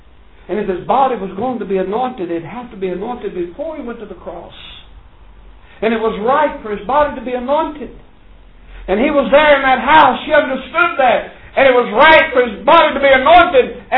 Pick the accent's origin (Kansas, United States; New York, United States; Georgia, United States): Georgia, United States; now I'm from North Georgia. I don't know how y'all do it over here.